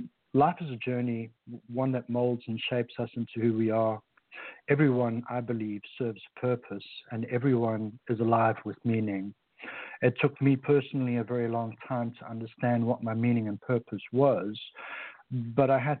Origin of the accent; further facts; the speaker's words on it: Harare, Zimbabwe; born there; So first of all, I was born in Rhodesia, which is now called Zimbabwe, in a city called Salisbury, which is now called Harare.